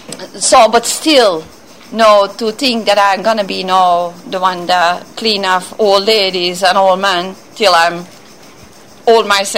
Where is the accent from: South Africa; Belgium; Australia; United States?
Belgium; Antwerp, Flanders; moved away; I'm from Belgium, from Antwerp, actually.